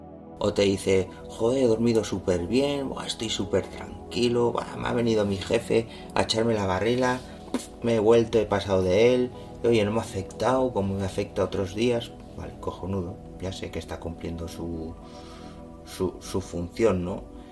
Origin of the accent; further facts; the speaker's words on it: Villava, Navarre, Spain; Yo soy de Villava